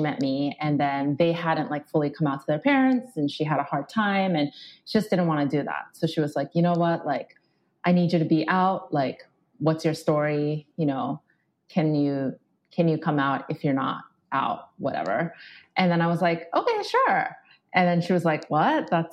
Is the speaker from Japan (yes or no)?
yes; Japan; moved away as an adult; because I grew up in Japan and it just like, there's no visibility for people out there.